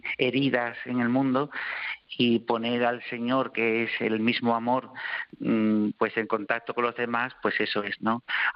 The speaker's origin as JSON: {"language": "Spanish", "town": "Seville", "region": "Andalusia", "country": "Spain", "accent": "Sevillian", "said": "Por el acento, pues se ve que soy de Sevilla, ¿no?"}